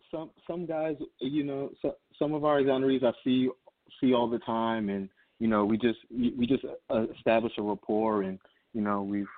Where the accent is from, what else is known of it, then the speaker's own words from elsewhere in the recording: Brooklyn, New York, United States; I told him I was raised in Brooklyn